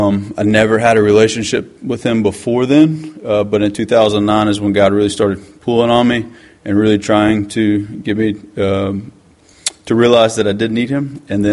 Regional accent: Valdosta, Georgia, United States; as Glenn said. I'm born and raised in Valdosta, lived here my whole life

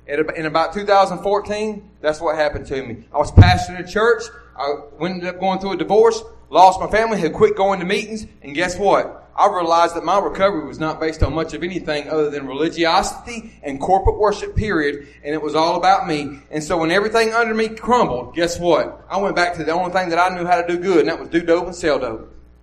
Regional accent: Maryland, United States; I'm not from down here. I'm from Calvert County, about 30 minutes south of Noonan.

